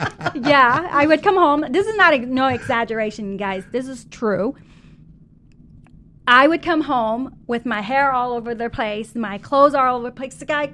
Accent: Vietnam; So the two of us were born and raised in Vietnam by my dad's parents.

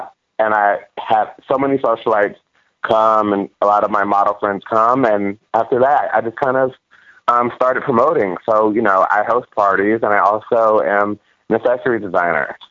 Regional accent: Ohio, United States; now in New York, United States; Well, I'm from Ohio originally. I've been in New York for about 4 or 5 years

